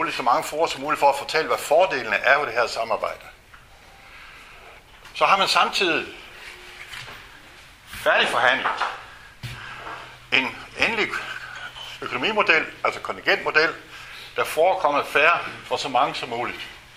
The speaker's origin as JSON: {"language": "Danish", "region": "Jutland", "country": "Denmark", "lives_now": "Copenhagen, Denmark", "said": "jeg er helt sikker på, at som jyde, der har boet i København for længe, at jeg udtaler det forkert."}